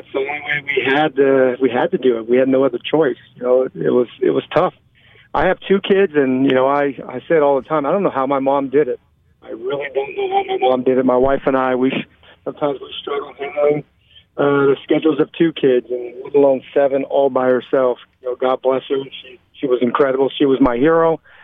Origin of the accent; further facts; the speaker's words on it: Lathrop, California, United States; also born or lived in French Camp; I was born in French Camp, moved at a young age about maybe 5 or 6 miles south to a small town in Lathrop. Youngest of seven.